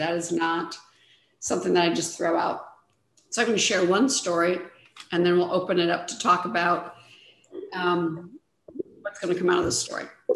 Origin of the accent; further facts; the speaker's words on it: Michigan, United States; How I grew up in Michigan, in the Midwest. You had to earn everything.